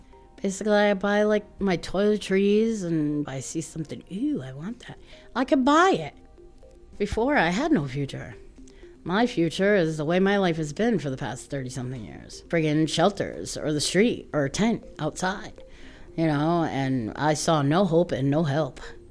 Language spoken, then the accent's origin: English; Honolulu, Hawaii, United States; moved away; You know, I came here from Honolulu, Hawaii, and I became a ward of the state when I was 11